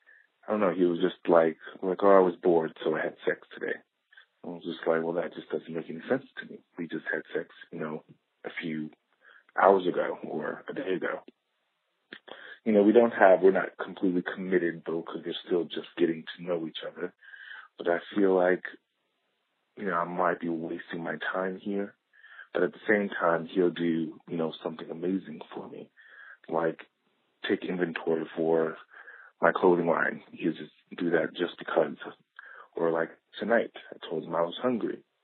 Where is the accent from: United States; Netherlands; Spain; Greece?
United States; New York; now in Los Angeles, United States; I'm calling from Los Angeles. I'm 29 years old. I'm from New York, but I've been in LA for a few years now.